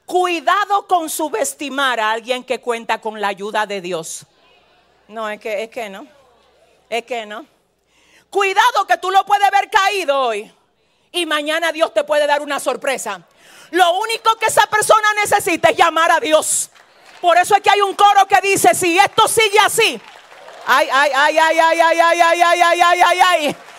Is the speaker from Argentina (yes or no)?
no; San Francisco de Macorís, Duarte, Dominican Republic; Yo vengo de San Francisco de Macorís.